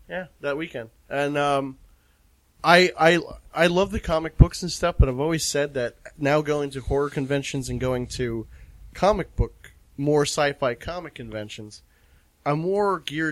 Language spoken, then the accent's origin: English; Palm Beach, Florida, United States; I come from Palm Beach originally